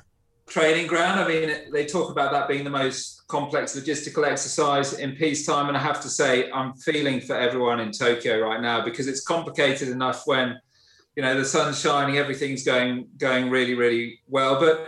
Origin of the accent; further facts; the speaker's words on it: England, United Kingdom; I grew up in England, supported England all my life